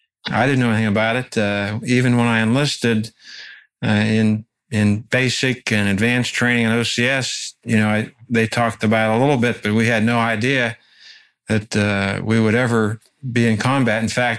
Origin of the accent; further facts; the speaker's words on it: Washington, Pennsylvania, United States; born and raised in Washington, Pennsylvania, and went into the Army 5 days after graduation from college, Duquesne University.